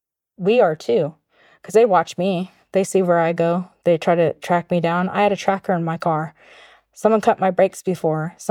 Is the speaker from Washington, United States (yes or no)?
no; Hoopa, California, United States; We grew up poor here on the Hoopa Indian Reservation.